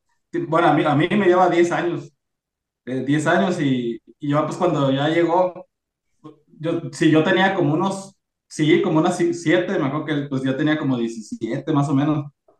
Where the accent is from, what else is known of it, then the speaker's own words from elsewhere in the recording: Mexicali, Baja California, Mexico; nosotros somos del norte de México, ¿no? Específicamente de Mexicali.